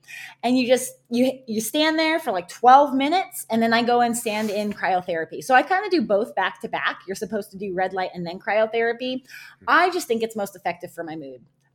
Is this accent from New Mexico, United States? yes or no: yes; New Mexico, United States; I wanted to go back to the mountains since I grew up in New Mexico.